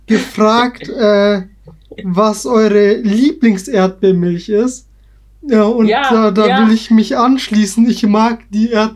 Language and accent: German; Bavaria, Germany; Ich komme auch aus Bayern.